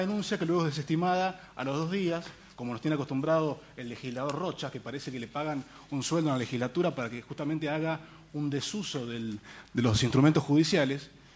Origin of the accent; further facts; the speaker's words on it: Argentina; podamos ver como argentinos que hubo justicia